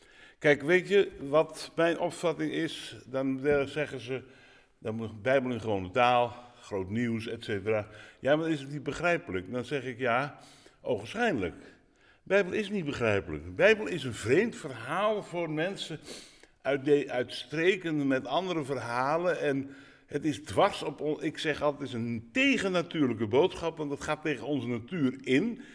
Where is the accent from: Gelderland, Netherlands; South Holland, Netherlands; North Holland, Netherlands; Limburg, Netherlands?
North Holland, Netherlands; Huizen; dat is een huizer, ik kom uit Huizen.